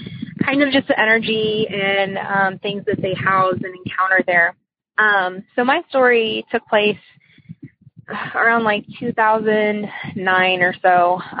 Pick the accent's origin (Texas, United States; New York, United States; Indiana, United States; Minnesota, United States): Texas, United States; also born or lived in Hawaii; I'm from Texas. And I used to live in Hawaii.